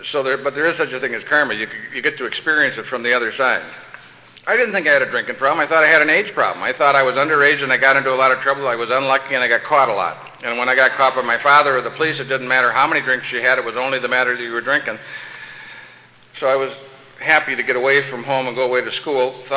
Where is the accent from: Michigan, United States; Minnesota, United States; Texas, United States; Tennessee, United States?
Minnesota, United States; Saint Paul; I'm from St. Paul, Minnesota, not Minneapolis, and we're kind of the Fort Worth of the thing.